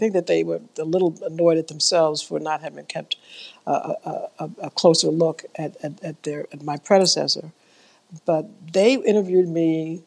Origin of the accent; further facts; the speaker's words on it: New York, United States; I grew up in New York, in the South Bronx, in the projects, and I have two older brothers